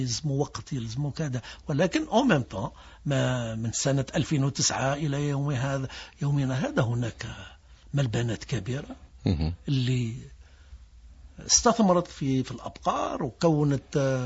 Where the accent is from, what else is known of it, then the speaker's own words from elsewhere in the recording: Algeria; المعضلة الكبيرة عندنا في الجزائر هو إنتاج العلف قط.